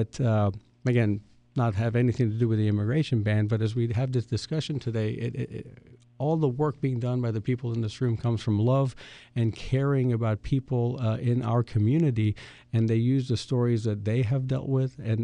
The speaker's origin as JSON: {"language": "English", "country": "United States", "tie": "born there", "said": "Even though I was born in America, I'm a U.S. citizen, and the only passport I've ever had is American."}